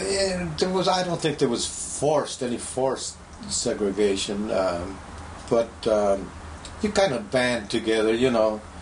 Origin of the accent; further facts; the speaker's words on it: California, United States; I grew up on Soto Street and Brooklyn Avenue there, you know, and with Russians.